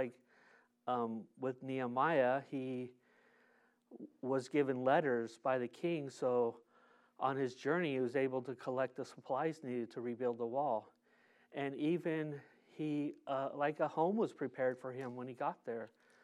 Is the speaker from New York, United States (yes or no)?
no; San Diego, California, United States; San Diego is my hometown. I grew up in Golden Hills. Rode my bike all over the place.